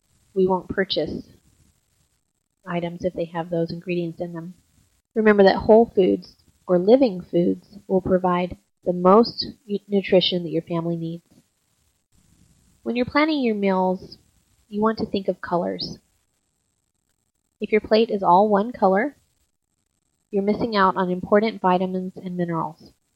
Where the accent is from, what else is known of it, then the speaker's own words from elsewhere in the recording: the South, United States; Growing up in the South, we ate a lot of turnip greens.